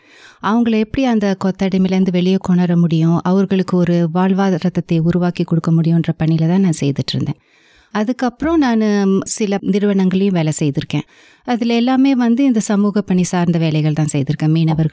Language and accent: Tamil; Ooty, Tamil Nadu, India; நான் பிறந்து வளர்ந்தது எல்லாமே நீல்கிரீஸில், அதாவது ஊட்டி என்ற ஒரு மலைப்பிரதேசத்தில் தான் நான் பிறந்து வளர்ந்தேன்.